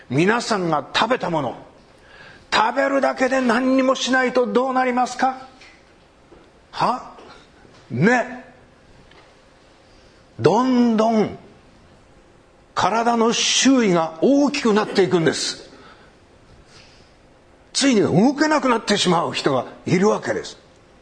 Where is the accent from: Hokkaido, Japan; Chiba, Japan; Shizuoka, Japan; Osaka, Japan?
Hokkaido, Japan; 私は北海道から来ました。僕は大体いつも北海道と必ず入れるんですけど